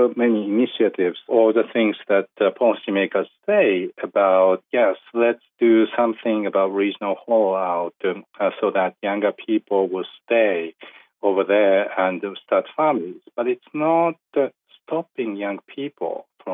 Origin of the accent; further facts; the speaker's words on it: Yamaguchi, Japan; I just traveled back to my hometown in western Japan. It's called Yamaguchi Prefecture.